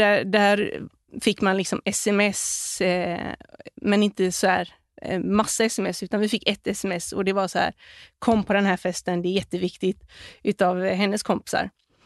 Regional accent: Gothenburg, Västra Götaland County, Sweden; för handboll var väldigt starkt förankrat i området där vi växte upp, i Kärra, Göteborg.

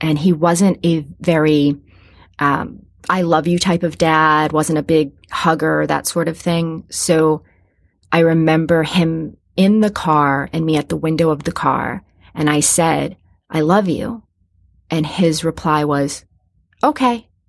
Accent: Massachusetts, United States; Then it started getting more difficult for him because we're from Massachusetts.

